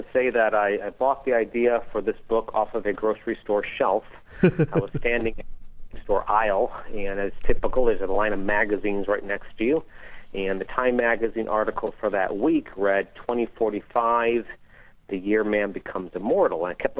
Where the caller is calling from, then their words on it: Sacramento, California, United States; I am calling, at least for the moment, from my house in Sacramento.